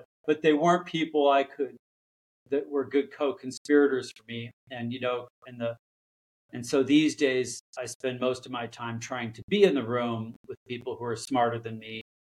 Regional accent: Alaska, United States; like I said, I grew up in Alaska, pretty isolated.

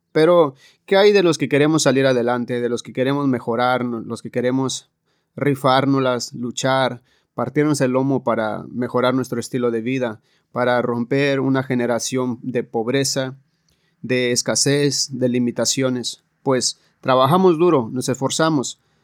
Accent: Mexico; de donde yo vengo, en México es un país conocido que somos de familia grande

